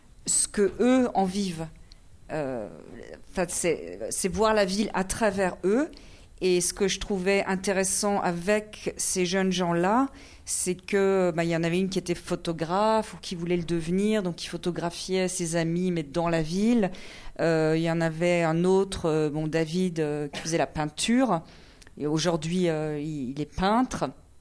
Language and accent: French; France; also born or lived in Iceland; je suis né en Islande, mais je n'ai pas grandi là-bas. En fait, mes parents étaient déjà en France et ils sont allés à Vestmannaeyjar pour qu'on naisse là-bas.